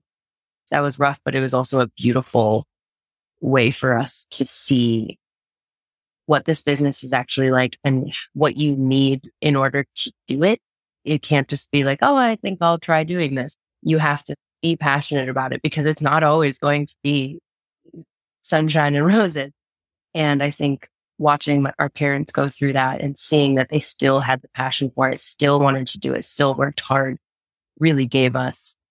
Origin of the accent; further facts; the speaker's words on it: London, United Kingdom; born there; I was born in London because my dad was closing out the West End production at the time that I was born, that month.